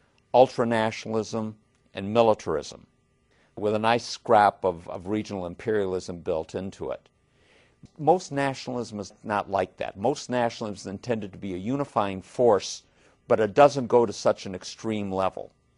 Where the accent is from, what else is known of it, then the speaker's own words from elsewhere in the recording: United States; I'm an American. My loyalty is strictly to the United States.